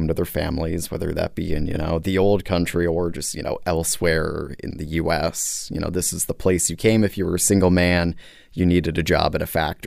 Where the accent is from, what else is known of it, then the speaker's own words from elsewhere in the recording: Akron, Ohio, United States; I was really surprised because I'd never heard of this in, you know, my hometown.